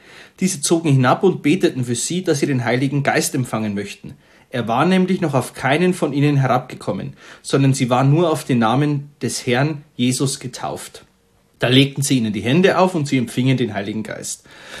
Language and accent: German; Bavaria, Germany; Also beim normalen katholischen Sozialisation irgendwie bei uns in Bayern kommt Taufe, Erstbeichte, dann die Erstkommunion und erst später die Firmung.